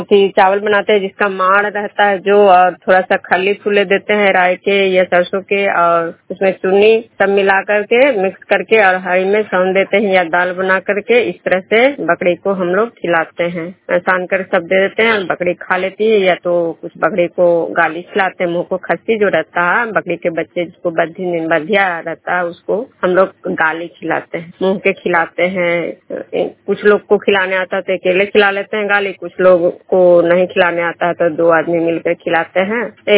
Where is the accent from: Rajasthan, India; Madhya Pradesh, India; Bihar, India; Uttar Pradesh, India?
Bihar, India; Vishnupur; विष्णुपुर ग्राम खजरा पंचायत नालंदा जिला नगरनौसा प्रखंड के निवासी हूँ।